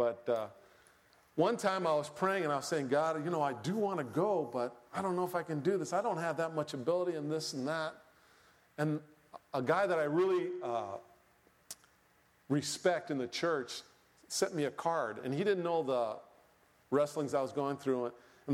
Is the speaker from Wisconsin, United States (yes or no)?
no; Laurel, Maryland, United States; we are from Laurel, Maryland, which is just down the road from you all